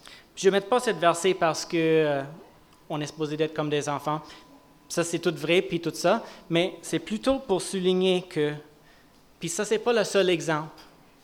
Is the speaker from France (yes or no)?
no; Western Canada, Canada; On a vraiment senti que Dieu nous a appelés de déménager ici. C'est pour ceux qui ne savent pas, on vient plus de l'ouest du Canada. Mais on sentait que Dieu voulait qu'on vienne ici pour faire partie de la communauté de foi ici.